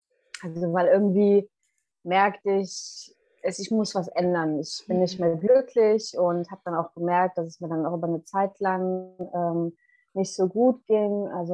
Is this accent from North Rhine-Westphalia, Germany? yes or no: yes; Cologne, North Rhine-Westphalia, Germany; Ich komme eigentlich aus Köln. Aktuell bin ich gerade auf den Kanaren und genau, ich bin 33 Jahre alt.